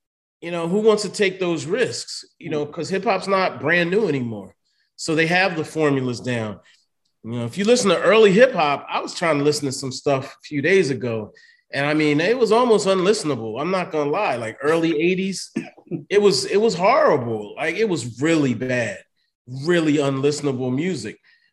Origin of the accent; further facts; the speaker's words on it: Delaware, United States; now in New York, United States; And for me, moving to New York from Delaware was an easy transition because I knew exactly what I was going to experience in Brooklyn